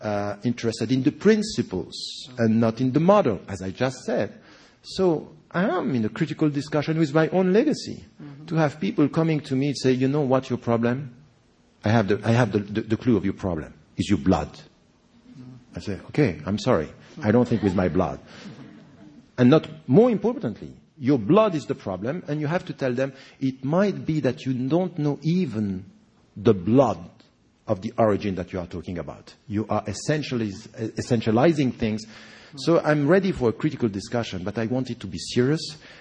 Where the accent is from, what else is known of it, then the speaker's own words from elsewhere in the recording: Geneva, Switzerland; also born or lived in Egypt; I'm a Swiss citizen. So I was born and raised in Geneva, and I did my study there. And then I went to Egypt for my Islamic sciences, and I was trained there. But originally I am from Egypt.